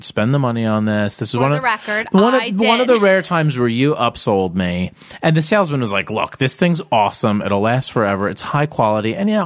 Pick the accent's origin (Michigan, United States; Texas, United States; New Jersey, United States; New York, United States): New Jersey, United States; Asbury Park; I grew up in Asbury Park, New Jersey, and our house was broken into many times.